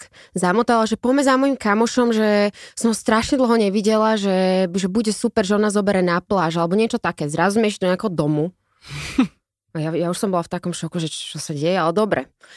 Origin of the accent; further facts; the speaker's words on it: Bratislava, Bratislava Region, Slovakia; ja som z Bratislavy. Mm-hmm. To je každý v šoku, keď poviem, že ja som z Bratislavy, lebo vlastne už skoro nikto nie je z Bratislavy.